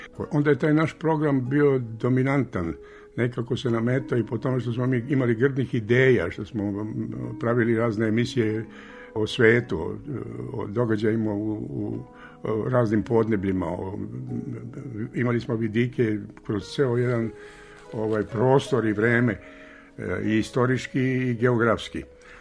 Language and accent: Serbian; Belgrade, Serbia; Ja sam iz Beograda došao tamo